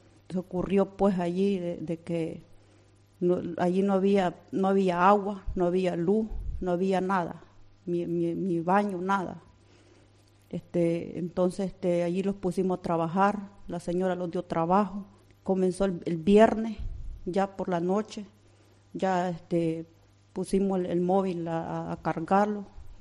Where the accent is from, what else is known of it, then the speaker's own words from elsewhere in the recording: Nicaragua; moved away; yo me vine de allá de Nicaragua buscando, pues, porque ya está muy dura la situación, está muy dura. Entonces los venimos, pues, aquí con mi marido a trabajar